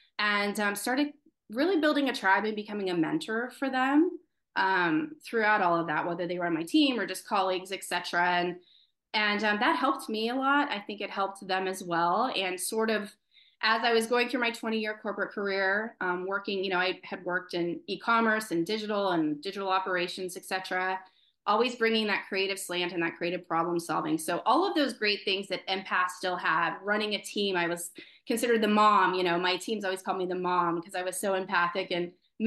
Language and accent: English; Ireland; I'm Irish